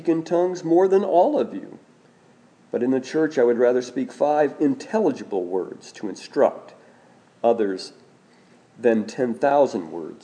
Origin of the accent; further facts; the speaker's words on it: Indiana, United States; I was, after all, born and raised in Rush County. many people in Rush County do not speak English. They speak Hoosier.